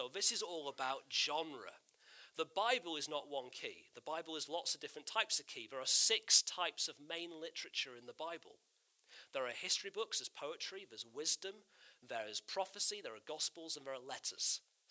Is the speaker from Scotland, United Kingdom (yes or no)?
no; Blackpool, North West England, United Kingdom; I'm from Blackpool, it's fine.